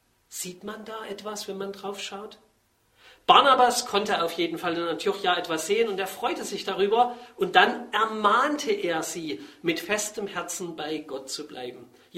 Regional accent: East Germany, Germany; Das habe ich als Kind in Ostdeutschland gelernt, da gab es gar nicht so viel Bananen.

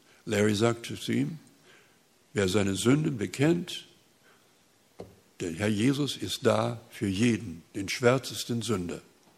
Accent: Saskatchewan, Canada; im Norden Saskatchewans, wo ich aufgewachsen bin.

